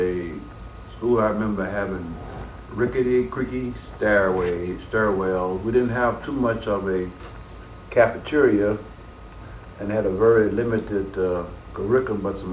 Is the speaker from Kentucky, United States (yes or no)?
yes; Henderson, Kentucky, United States; born there; I was born in 1934 in the city of Henderson, Kentucky.